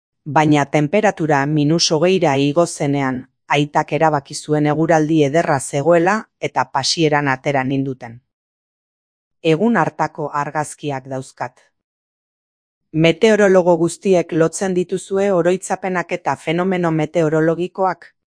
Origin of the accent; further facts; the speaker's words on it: Andorra; Nire haurtzaroko Andorra ura kontrabandoari esker bizi zen eta nire aita arduratzen zen kontrabandoa erreprimitzeaz.